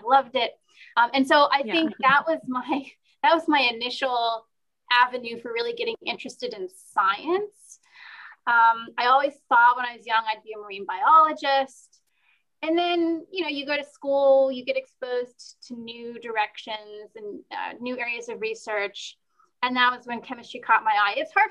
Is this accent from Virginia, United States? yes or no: yes; Virginia, United States; I grew up in Northern Virginia.